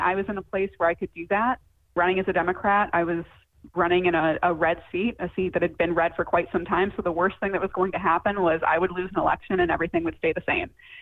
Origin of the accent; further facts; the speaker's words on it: Redford, Michigan, United States; now in Livonia, United States; So I grew up in Redford, which is the next city over from Livonia, which is where I live now, the city that I represent.